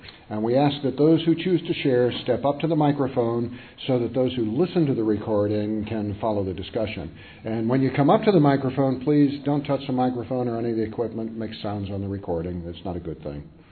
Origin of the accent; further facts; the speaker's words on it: Pensacola, Florida, United States; I'm from Pensacola, Florida.